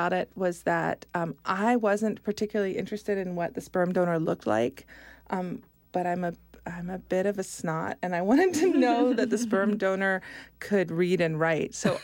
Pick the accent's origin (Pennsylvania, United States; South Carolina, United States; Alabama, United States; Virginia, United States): Virginia, United States; which I thought was funny because I'm from Virginia and I often try to run away from Virginia.